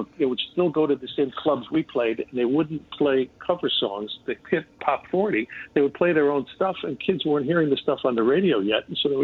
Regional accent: Chicago, Illinois, United States; Oh, well, my wife is from Chicago too, so I mean, you know, there's no getting around it.

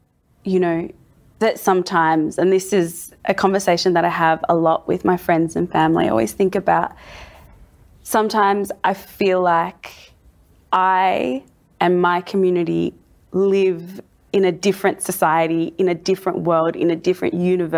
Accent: Australia; as a person who's born and raised in Australia, a settler colonial nation, a British colony, the child of refugees who arrived from Eritrea

